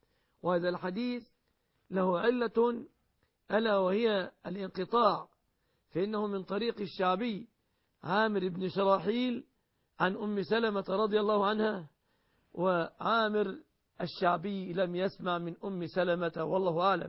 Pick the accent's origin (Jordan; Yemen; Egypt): Egypt